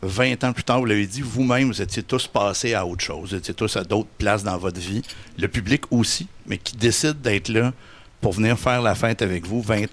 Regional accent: Montreal, Quebec, Canada; Ça, je viens de Montréal.

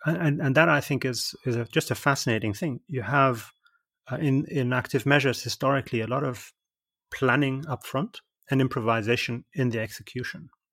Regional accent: Germany; I mean, I am German. I was born and raised in Germany

